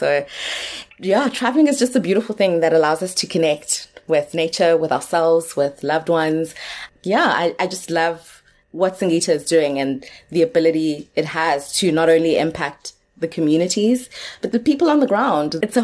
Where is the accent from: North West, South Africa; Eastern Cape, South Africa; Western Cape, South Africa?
Eastern Cape, South Africa; And growing up in the Eastern Cape, traveling wasn't a thing in my family.